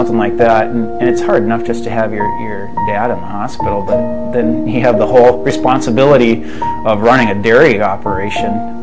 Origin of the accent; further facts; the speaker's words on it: United States; That's one of the things I take pride in every day is being an American dairy farmer